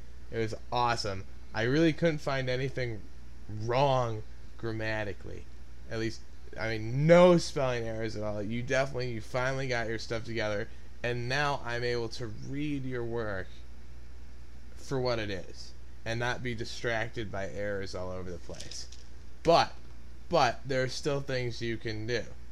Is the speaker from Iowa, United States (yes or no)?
no; Chicago, Illinois, United States; because I am from Chicago, the best city ever.